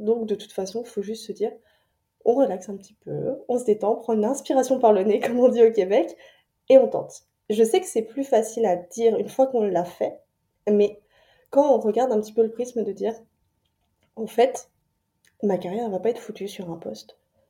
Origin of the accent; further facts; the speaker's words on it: France; now in Montreal, Canada; Donc moi je suis française expatriée à Montréal depuis 2020